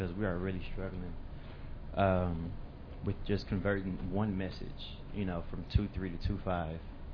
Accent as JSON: {"language": "English", "town": "Houston", "region": "Texas", "country": "United States", "said": "I'm from the Houston area, and we too are battling with converting the 2-3 message to 2-5"}